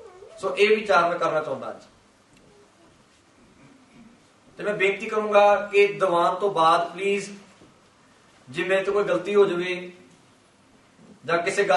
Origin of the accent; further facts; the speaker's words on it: England, United Kingdom; Punjabi is a second language; ਮੇਰਾ ਬਚਪਨ ਮੇਰਾ ਜਨਮ ਇੰਗਲੈਂਡ ਦਾ ਹੀ ਆ, ਤਾਂ ਕਰਕੇ ਪੰਜਾਬੀ 'ਚ ਥੋੜ੍ਹੀ ਢਿੱਲ ਆ